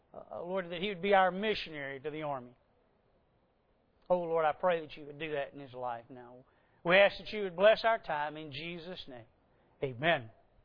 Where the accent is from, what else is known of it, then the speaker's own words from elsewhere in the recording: Madison, Wisconsin, United States; When I was growing up, I grew up down around Madison. My parents lived probably not, I don't know, a mile from the square.